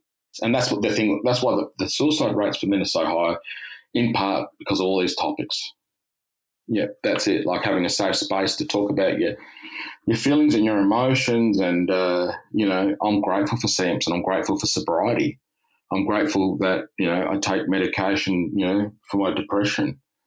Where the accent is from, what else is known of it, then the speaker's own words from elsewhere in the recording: Mount Gambier, South Australia, Australia; born there; I live in Adelaide. I was born in Mount Gambier, South Australia.